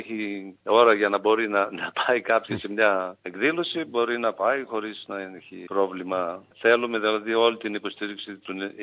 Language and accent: Greek; Macedonia, Greece; είμαστε γκρουπ συλλόγων από τη Μακεδονία, από τους νομούς της Μακεδονίας και απαρτίζουμε την Παμακεδονική.